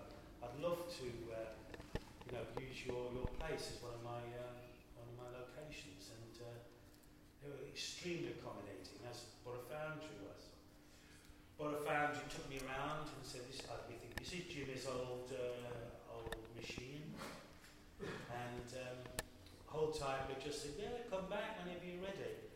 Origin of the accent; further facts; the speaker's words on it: West Midlands, United Kingdom; So I used material that were inspired by growing up in the Black Country